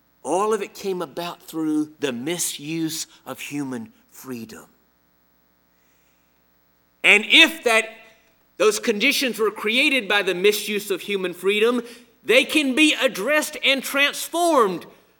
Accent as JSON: {"language": "English", "town": "Montgomery", "region": "Alabama", "country": "United States", "tie": "born or raised there", "said": "In my hometown of Montgomery, Alabama"}